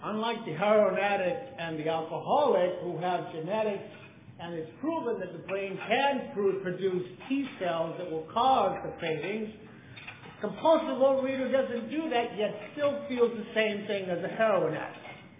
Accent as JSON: {"language": "English", "town": "Santa Barbara", "region": "California", "country": "United States", "also_born_or_lived": "Los Angeles", "said": "I come from Santa Barbara, but I lived in L.A. for many years. I love Los Angeles, and I love Santa Barbara. And in Santa Barbara, we're very advanced type. We're Santa Barbara Ventura people."}